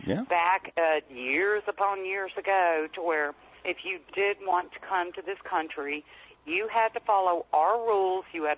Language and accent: English; United States; It doesn't matter, but we are American nationals.